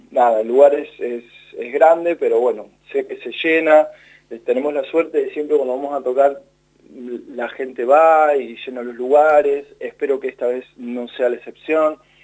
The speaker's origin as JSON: {"language": "Spanish", "country": "Argentina", "said": "Yo soy cantautor argentino"}